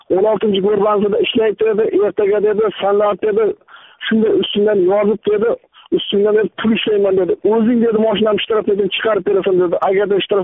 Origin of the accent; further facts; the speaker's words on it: Dehqonobod, Qashqadaryo Region, Uzbekistan; born there; Men 1979-yil 30-yanvar kuni Qashqadaryo viloyati Dehqonobod tumanida tug'ilganman. Millatim o'zbek.